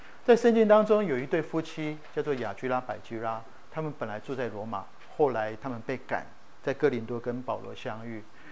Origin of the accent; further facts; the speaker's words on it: China; 我们中国人比较不太会用言语去表达我们内心的感恩